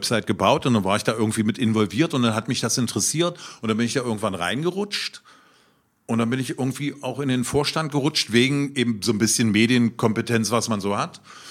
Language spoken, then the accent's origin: German; Magdeburg, Saxony-Anhalt, Germany; Ich bin, Landesfrauenklinik, auf dem Shelly groß geworden sozusagen.